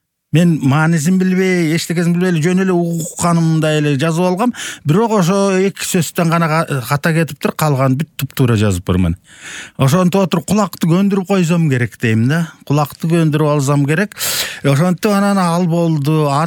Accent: Toktogul, Jalal-Abad Region, Kyrgyzstan; токтогул шаарында туулгам, жашайм.

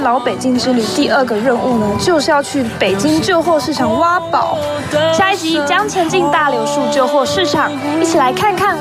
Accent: Taiwan; 我们第一次来这边，第一次来北京，我是台湾人。

